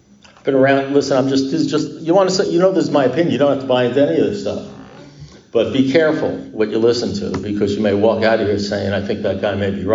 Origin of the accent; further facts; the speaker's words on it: Miami, Florida, United States; I said, yeah, because I come from Miami.